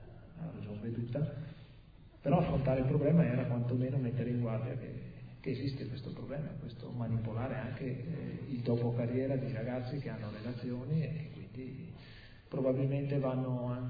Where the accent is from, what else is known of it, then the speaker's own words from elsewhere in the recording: Verona, Veneto, Italy; Io sono di Verona, tifoso dell'Hellas Verona e della Roma